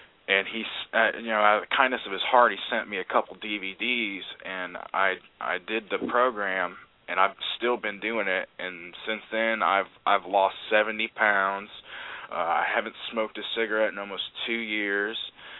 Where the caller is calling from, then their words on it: Tokyo, Japan; I'm calling from Tokyo right now.